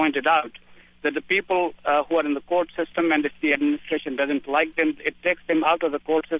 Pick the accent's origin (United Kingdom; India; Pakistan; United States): Pakistan; I come from Pakistan originally. Mm-hmm. Now I'm a citizen.